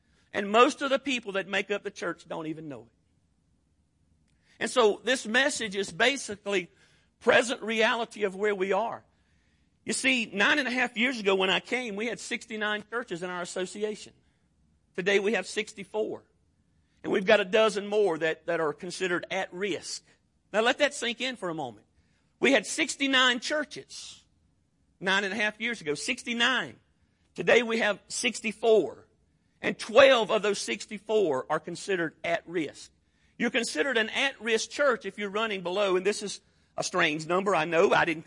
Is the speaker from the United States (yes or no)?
yes; United States; And so I understand church, and I grew up in the church, and I grew up in Oconee County. And so I understand that. But growing up in the Bible Belt, I just thought everybody went to church.